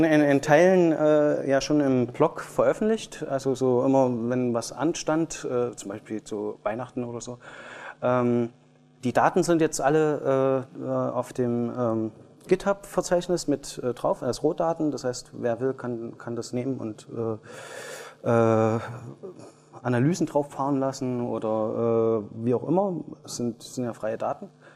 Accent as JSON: {"language": "German", "town": "Leipzig", "region": "Saxony", "country": "Germany", "said": "also ich komme ja aus Leipzig"}